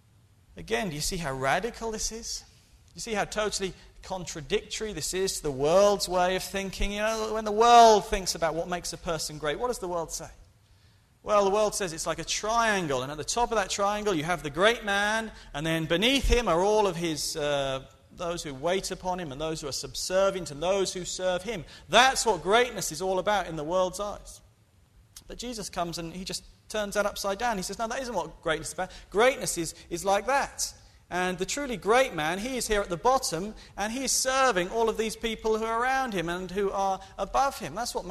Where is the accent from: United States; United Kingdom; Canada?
United Kingdom; England; I'm from England